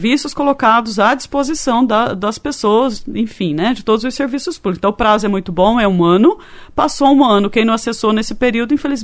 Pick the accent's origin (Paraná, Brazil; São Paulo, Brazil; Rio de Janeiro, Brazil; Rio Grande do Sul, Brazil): Paraná, Brazil; Maringá; Sou de Maringá.